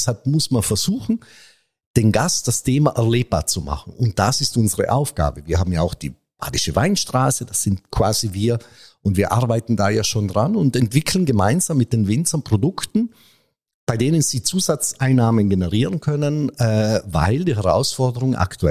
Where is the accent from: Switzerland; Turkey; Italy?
Italy; Ich komme aus Italien